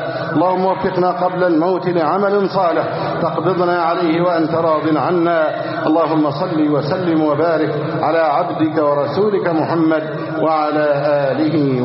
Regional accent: Egypt; بلدنا مصر

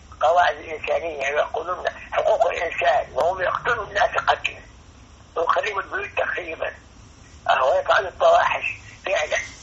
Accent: Egypt; عندنا في مصر ليبرالي و مسلم ليبرالي كما يقول

